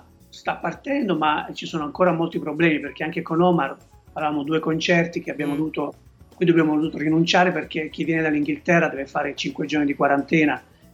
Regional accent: Policoro, Basilicata, Italy; perché io sono di Policoro, un paese in provincia di Matera

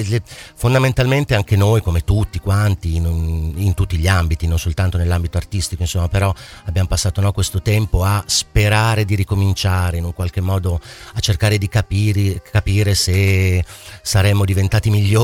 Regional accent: Parma, Emilia-Romagna, Italy; also born or lived in Turin; Sono nato a Torino, però appunto preso da Parma, i parmigiani, quando ero piccolo, e formato soprattutto qui a Parma

